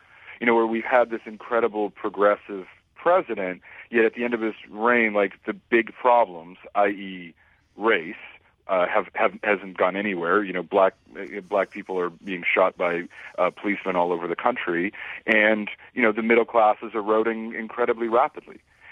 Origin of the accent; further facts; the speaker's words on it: Canada; To me, as a Canadian, like my instinct is to have the most boring politician possible.